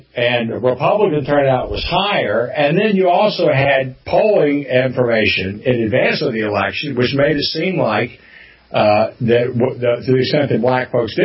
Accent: North Carolina, United States; I talked today to a fellow in my home state of North Carolina

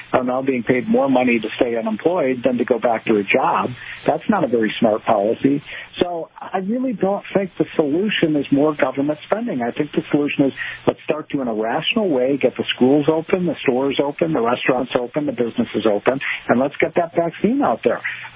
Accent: Illinois, United States; New York and California, my home state of Illinois.

